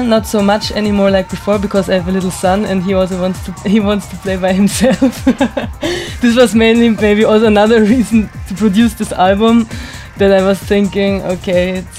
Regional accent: Bavaria, Germany; now in Frankfurt, Germany; I'm coming from Frankfurt. I'm originally from Bavaria, but I'm exiled Bavarian living in Frankfurt.

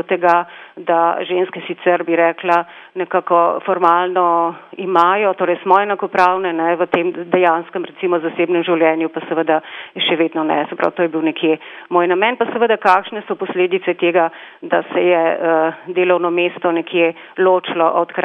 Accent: Ljubljana, Central Slovenia, Slovenia; Jaz sem iz Ljubljane

